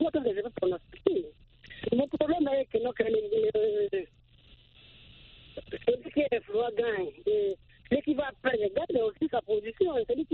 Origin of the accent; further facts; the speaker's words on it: DR Congo; chez nous, en Afrique, vraiment, c'est bizarre. Précisément en RDC.